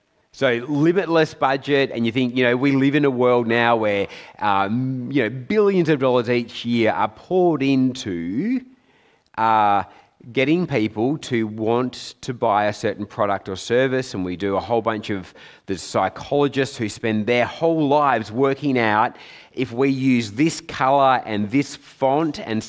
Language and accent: English; Perth, Western Australia, Australia; It's really great to be with you. I'm from Perth, so kind of on the wrong side of Australia